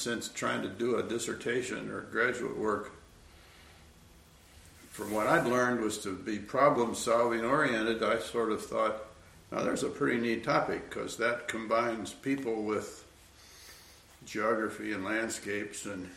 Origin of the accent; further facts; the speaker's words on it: Ohio, United States; I grew up in Ohio and spent some time in the islands of Western Lake Erie